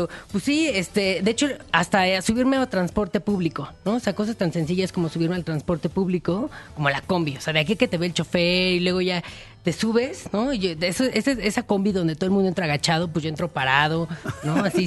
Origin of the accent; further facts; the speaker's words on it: Mexico; no soy de un palumpalandia, ¿no? Soy mexicano. Y sí que soy mexicano